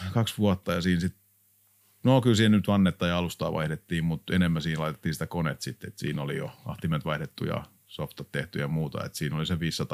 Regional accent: Satakunta, Finland; mä oon tuolta Satakunnasta kotoisin, niin silloin oli se kulttuuri

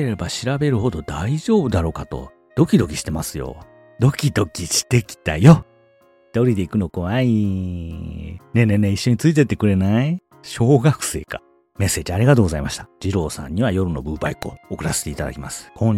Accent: Yokohama, Kanagawa, Japan; also born or lived in Yokosuka; 横須賀生まれの横浜育ちですから、どうしてもね、そっち方面の横浜横須賀あたりの … 的な訛りがね、ついつい口に出ることも、これまた否定できないことですわな。

